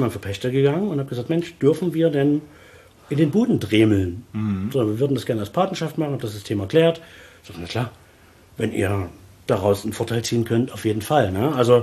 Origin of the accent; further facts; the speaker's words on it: Saxony, Germany; Ich komme nicht direkt aus der Stadt Chemnitz, ich komme aus einem kleinen Dorf. Nahe der Talsperre Kriebstein, das ist, glaube ich, das, was vielleicht die meisten kennen. Ungefähr eine halbe, dreiviertel Stunde weg von Dresden. Ja? Genauso von Leipzig, das ist so in diesem Dreieck.